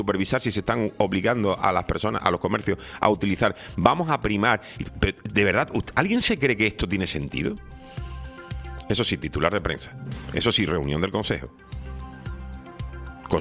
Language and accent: Spanish; Spain; a mí se me cae la cara de vergüenza como español